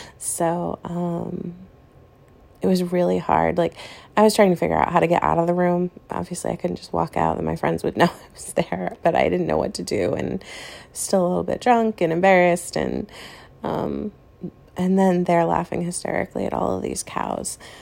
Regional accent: Boston, Massachusetts, United States; I am from the United States. And I think the one thing that really bugs me is actually a stereotype that's specific to the area that I'm from. so I live in the Midwest right now, but I'm originally from the East Coast.

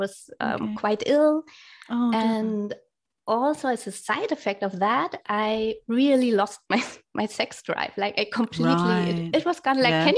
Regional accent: Germany; first language German; English is a second language; Like, English is not my native language.

